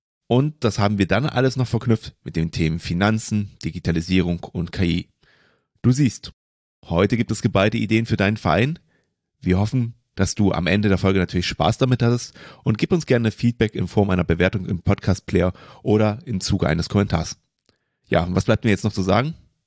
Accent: Leipzig, Saxony, Germany; born there; Ich als gebürtiger Leipziger freue mich natürlich besonders, dass ich hier mal die Ehre habe.

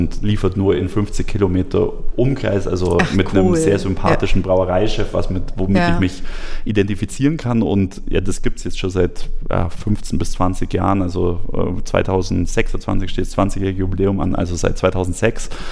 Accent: Niederraunau, Bavaria, Germany; Und so ist dann in meinem Heimatdorf Niederraunau so eine Tradition entstanden

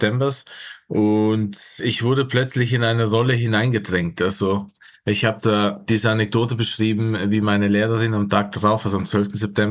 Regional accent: Innsbruck, Tyrol, Austria; born there; ich bin eben in Innsbruck geboren

